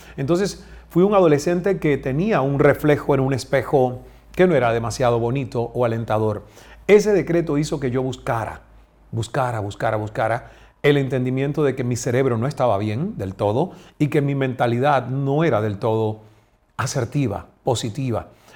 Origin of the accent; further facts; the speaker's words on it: Cuba; Yo no puedo mantener toda mi vida mi cerebro de cubano.